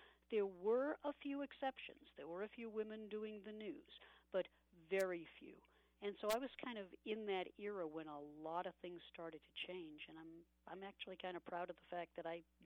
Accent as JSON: {"language": "English", "town": "Boston", "region": "Massachusetts", "country": "United States", "tie": "born or raised there", "said": "And that's what I remember from growing up in Boston, was all the great announcers in every format"}